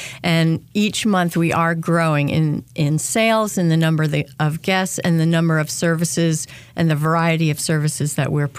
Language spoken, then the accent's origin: English; New Jersey, United States; I'm from New Jersey. Grew up in the Northeast. And when I wanted to go to college, I chose to come to North Carolina.